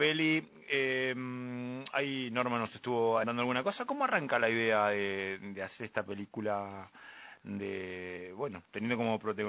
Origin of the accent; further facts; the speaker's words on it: Argentina; Creo que somos atentos los argentinos y somos hospitalarios también